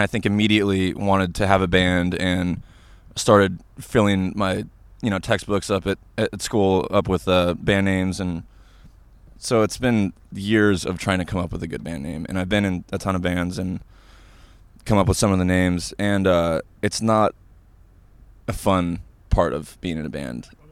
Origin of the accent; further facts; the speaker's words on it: Santa Barbara, California, United States; moved away as an adult; Johnny and I grew up in Santa Barbara together. And when I was 23, I moved to Switzerland.